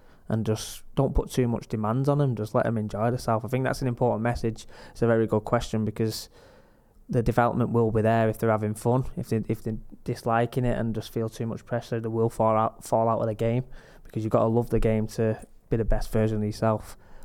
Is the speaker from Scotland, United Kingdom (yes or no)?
no; Droylsden, North West England, United Kingdom; When I first broke into the Accrington team in the Manchester Evening News and the Tameside Advertiser, because I'm from Drawsden, it had … or something like that coming through.